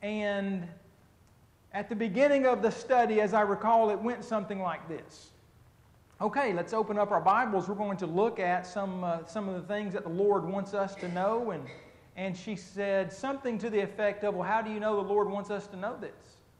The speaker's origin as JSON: {"language": "English", "town": "Muskogee", "region": "Oklahoma", "country": "United States", "tie": "born or raised there", "said": "as a kid growing up in Muskogee, Oklahoma, back in the early 80s through the late 80s and early 90s before moving out and in 1994"}